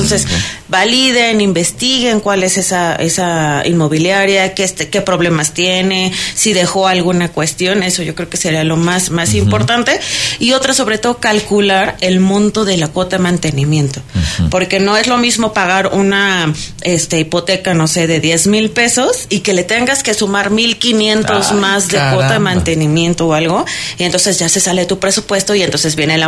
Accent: Mexico; no sé si sea como humanos o como mexicanos

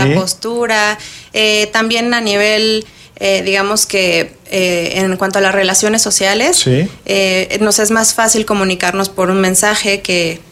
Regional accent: Mexico City, Mexico; born there; also born or lived in Madrid / Chicago / London; now in Querétaro, Mexico; Yo nací aquí en la Ciudad de México, y después me fui a vivir a diferentes países. Estuve viviendo en Madrid, en Chicago, en Londres, y después regreso a la Ciudad de México, Y después me vengo a vivir aquí a Querétaro. Ya llevo aquí 8 años

